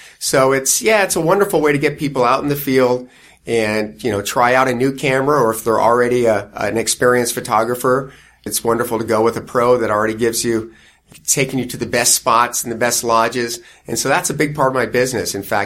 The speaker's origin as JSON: {"language": "English", "town": "Poway", "region": "California", "country": "United States", "tie": "born or raised there", "lives_now": "Ramona, United States", "said": "Yeah, I actually grew up in Poway, So we moved to Poway in 1970. Yeah, I grew up here, went to high school here, went off to college in Northern California"}